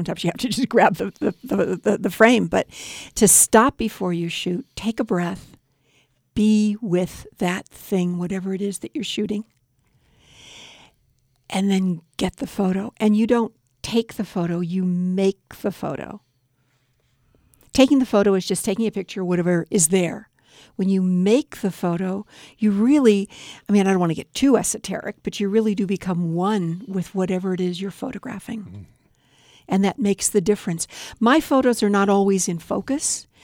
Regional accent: Hollywood, California, United States; also born or lived in Chicago; I was born in Chicago, raised in California, raised in Hollyweird, and loved it.

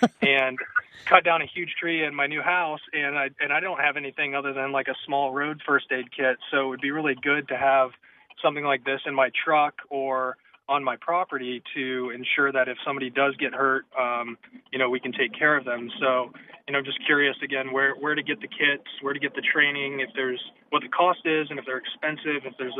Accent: Kentucky, United States; also born or lived in Ohio; I grew up in Appalachia and northern Kentucky and southern Ohio

